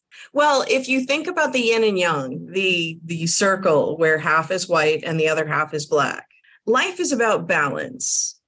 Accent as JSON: {"language": "English", "region": "Florida", "country": "United States", "tie": "born or raised there", "also_born_or_lived": "Gainesville", "said": "So yeah, I grew up in South Florida, moved up to Gainesville to finish high school."}